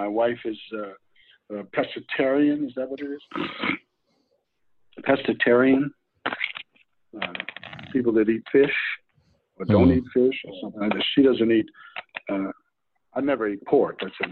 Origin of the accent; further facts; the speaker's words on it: New York, United States; moved away as an adult; now in California, United States; I'm from New York. She, actually, I'm not from New York, because I left New York when I was 19, and I came back from Vietnam.